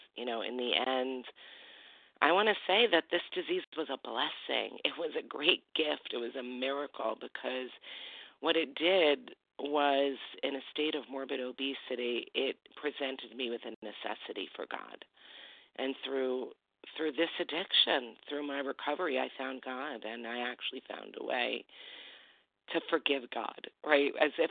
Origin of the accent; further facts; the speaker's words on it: New York, United States; I come from New York, from the beautiful Hudson Valley region of New York.